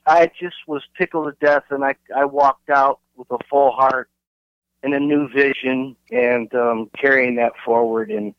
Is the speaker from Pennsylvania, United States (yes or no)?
no; Chicago, Illinois, United States; also born or lived in St. Louis; I'm originally from Chicago. I spent most of my adult life in St. Louis, working in and out of there. And I'm back in Chicago.